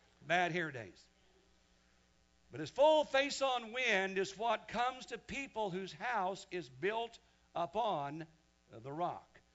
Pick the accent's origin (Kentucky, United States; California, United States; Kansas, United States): Kansas, United States; Wichita; I come from Kansas, Wichita, Kansas, my growing up years.